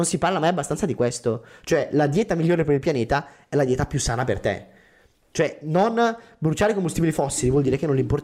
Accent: Caino, Lombardy, Italy; now in Brescia, Italy; Io sono abito a Brescia, però sono originario di Caino, ci tengo molto a dirlo

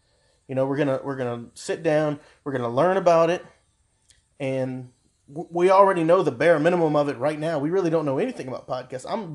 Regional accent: United States; Yes, as an American, we all did.

